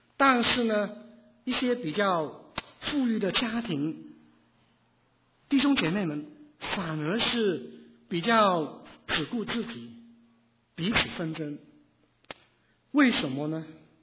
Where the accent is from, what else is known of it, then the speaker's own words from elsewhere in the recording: China; 好像我们中国人，我们每一年过年的时候也是这样子